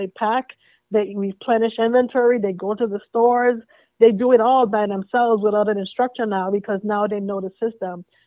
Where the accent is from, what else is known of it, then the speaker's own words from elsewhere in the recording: U.S. Virgin Islands; accent: Virgin Islands; now in United States; No, I'm actually born and raised in the Virgin Islands, but my adult life I've spent living in Florida and Georgia.